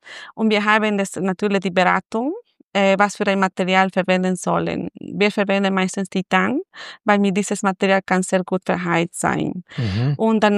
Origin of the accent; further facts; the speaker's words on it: La Paz, Bolivia; now in Austria; Also ich komme aus Bolivien, genau aus La Paz, auf 4000 Meter hoch. Ich bin schon fast 20 Jahre da in Österreich